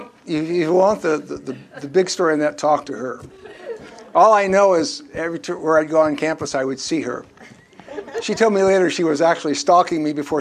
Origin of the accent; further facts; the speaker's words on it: Indianapolis, Indiana, United States; My wife was from Akron, Ohio. I was from Indianapolis, Indiana.